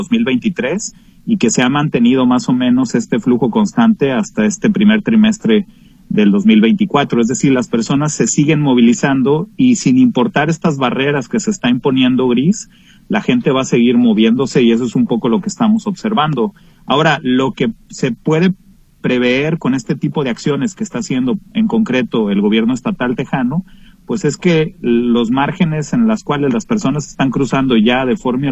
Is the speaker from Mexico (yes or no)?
yes; Mexico; siempre nosotros como mexicanos a nivel comunidad y gobierno exigimos